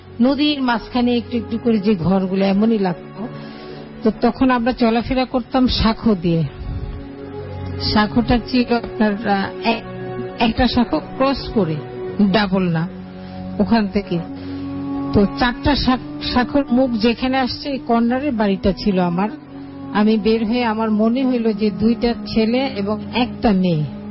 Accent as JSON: {"language": "Bangla", "town": "Khulna", "region": "Khulna Division", "country": "Bangladesh", "tie": "born or raised there", "said": "যেহেতু আমি খুলনায় বড় হয়েছি মফস্বল শহরে গ্রামে"}